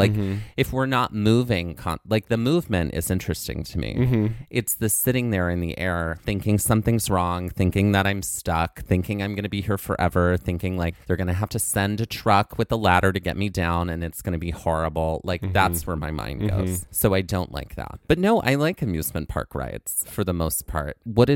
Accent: the South, United States; growing up in the South.

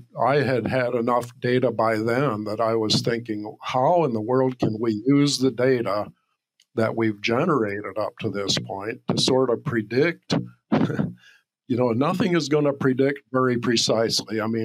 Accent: Ohio, United States; I grew up in Ohio

